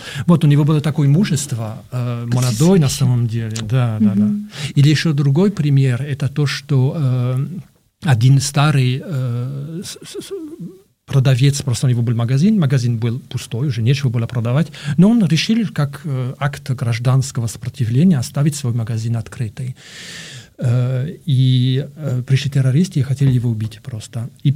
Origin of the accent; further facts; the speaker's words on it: Belgium; Russian is a second language; moved away as an adult; now in Moscow, Russia; Ну да, я сам из Бельгии, но живу в Москве уже 30 лет, но живу в России уже 30 лет